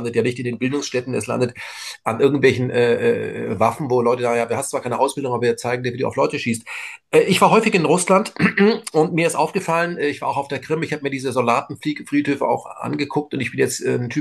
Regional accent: Germany; Ich war auch in Weißrussland. Und erkennbar als Deutscher, ihr wart doch, ist mir nie passiert

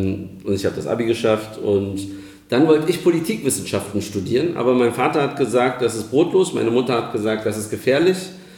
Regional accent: Berlin, Germany; bin gebürtiger Kreuzberger, aufgewachsen in Neukölln. Deshalb, ich sage immer, ich habe einen Kreuzberger Migrationshintergrund.

